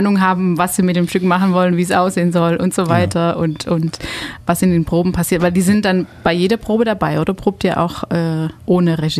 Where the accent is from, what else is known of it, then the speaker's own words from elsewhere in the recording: Belgium; now in Germany; ich komme aus Belgien